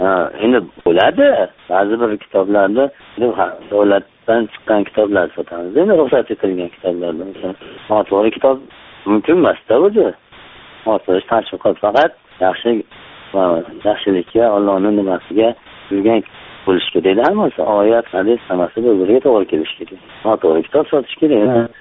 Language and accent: Uzbek; Kokand, Fergana Region, Uzbekistan; men Qo'qondanman … Qo'qon shahridan.